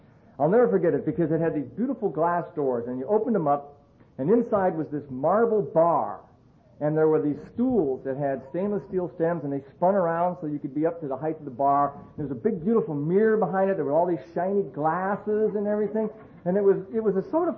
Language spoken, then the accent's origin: English; Akron, Ohio, United States; also born or lived in Kansas City; I grew up in Akron, Ohio. I was born in Kansas City, but my parents moved up there to Akron when I was about 5. Actually, they moved back to Akron.